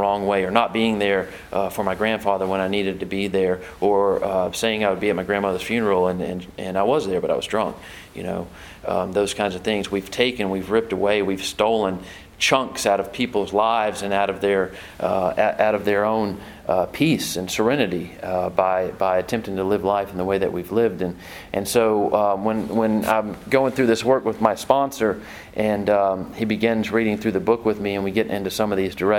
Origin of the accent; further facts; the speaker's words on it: Hickory, North Carolina, United States; now in Sumter, United States; and I live in Sumter, South Carolina now. It's about 2 hours down the road. I'm actually from Hickory, so I'm sure that you all probably know where that is.